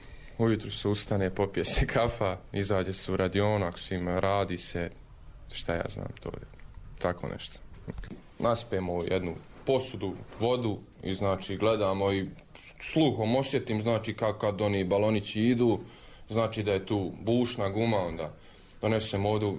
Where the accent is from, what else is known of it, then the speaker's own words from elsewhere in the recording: Modriča, Republika Srpska, Bosnia & Herzegovina; Pa bio sam ovdje kod nas, bio sam, znači kod nas u Modriči